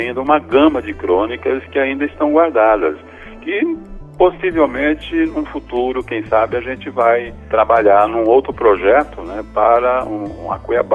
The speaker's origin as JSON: {"language": "Portuguese", "town": "Córrego do Bom Jesus", "region": "Minas Gerais", "country": "Brazil", "tie": "born or raised there", "said": "lá na minha cidade, em Córrego do Bom Jesus, lá no sul de Minas Gerais, de onde eu sou"}